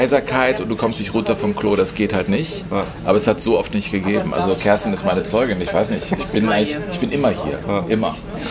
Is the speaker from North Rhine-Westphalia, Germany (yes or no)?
yes; Cologne, North Rhine-Westphalia, Germany; ich bin in Köln groß geworden